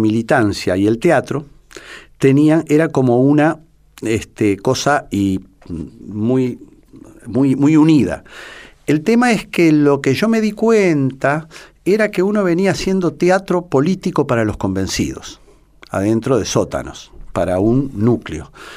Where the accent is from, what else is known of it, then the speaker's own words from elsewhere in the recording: Uruguay; now in Argentina; Los uruguayos piensan que soy porteño, los porteños que soy uruguayo. Porque, claro, la mitad de mi vida ha estado acá, mis hijas están acá. Yo no, yo políticamente e históricamente me reconozco como oriental.